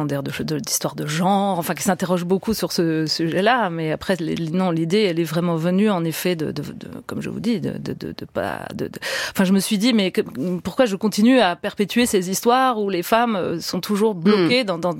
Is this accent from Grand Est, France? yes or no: yes; Strasbourg, Grand Est, France; born there; moi, je suis née à Strasbourg et donc j'ai appris l'allemand en sixième. C'est la première langue que j'ai apprise. Ma grand-mère parlait alsacien, enfin, est alsacienne